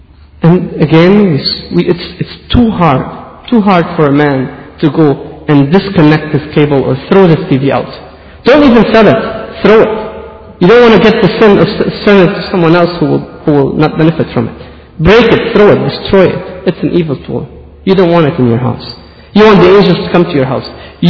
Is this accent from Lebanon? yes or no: yes; Lebanon; I know back where I come from Lebanon. In my home town, I went back